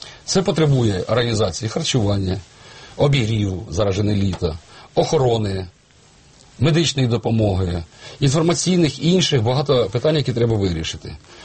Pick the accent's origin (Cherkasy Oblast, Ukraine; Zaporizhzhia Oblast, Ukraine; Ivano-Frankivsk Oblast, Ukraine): Cherkasy Oblast, Ukraine; Vatutine; навіть з мого рідного міста Ватутіне Черкаської області